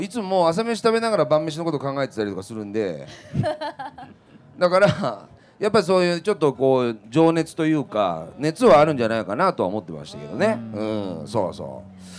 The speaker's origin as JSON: {"language": "Japanese", "region": "Yamanashi", "country": "Japan", "moved": "as an adult", "lives_now": "Tokyo, Japan", "said": "で一人暮らしを、そうそう、山梨から上京して一人暮らしを始めて"}